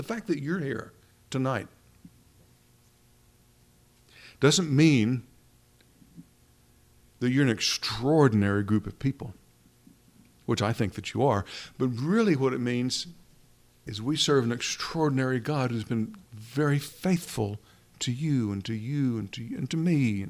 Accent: New Orleans, Louisiana, United States; I guess it's still going on, maybe not, but I grew up partly in New Orleans. We go to the Mardi Gras parade. That's part of my youth.

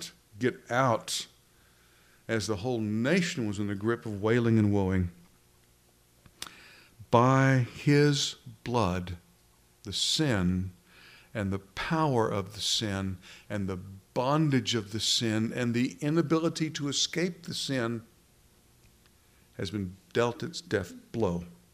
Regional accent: Midland, Texas, United States; born there; also born or lived in Houston / New Orleans / Memphis / Kingwood; And so I was born in Midland. I lived in Houston, moved to New Orleans, moved to Memphis, came back to Kingwood, went to school here.

